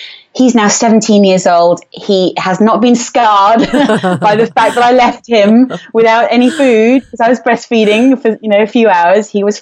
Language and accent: English; England, United Kingdom; accent: English; moved away as an adult; now in Switzerland; my journey started in England. As you can tell by my accent, I'm English, and I moved to Switzerland in 97, so I was about 23 years old